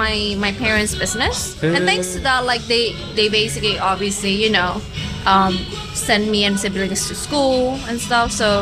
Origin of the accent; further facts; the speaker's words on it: Indonesia; My parents were both born in Indonesia. I was obviously, of course, like born and raised in Indonesia. Mm. Chinese.